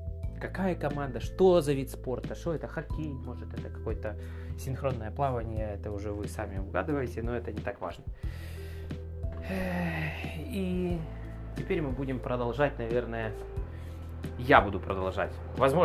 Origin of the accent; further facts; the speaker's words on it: Ukraine; now in Germany; Как многие знают, или, скорее всего, не многие, мы сами из Украины родом.